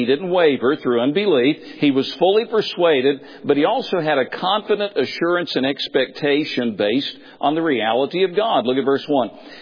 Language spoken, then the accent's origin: English; Tennessee, United States; I grew up in East Tennessee, and we still, because of the isolation of the mountains, we still have a lot of old English Elizabethan expressions.